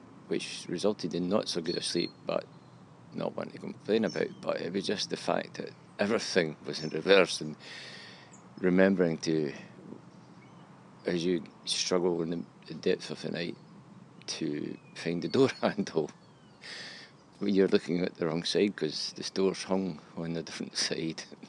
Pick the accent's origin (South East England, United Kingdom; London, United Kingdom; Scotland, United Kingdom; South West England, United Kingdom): Scotland, United Kingdom; being a Scot